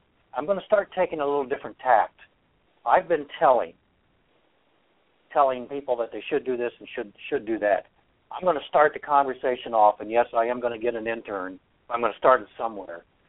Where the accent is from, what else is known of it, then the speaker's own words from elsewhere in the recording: Ohio, United States; I'm from Ohio. I know better.